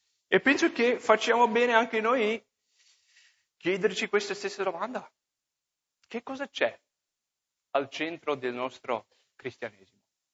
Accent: Minnesota, United States; Italian is a second language; moved away as an adult; also born or lived in Pennsylvania / California; now in Italy; Io, per esempio, sono nato in Pennsylvania, uno stato degli Stati Uniti. Poi dopo mi sono trasferito, i miei ci hanno portato in Minnesota, sono cresciuto là, ho fatto la scuola biblica in California, poi sono venuto qua.

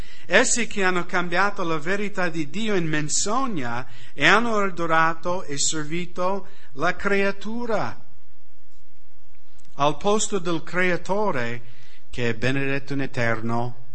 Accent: United States; Italian is a second language; io mi ricordo quando ero bambino negli Stati Uniti, si usa tanto i bambini ragazzi in estate di dormire in sacco nel proprio giardino. Magari in Italia sembra una cosa un po' sciocco.

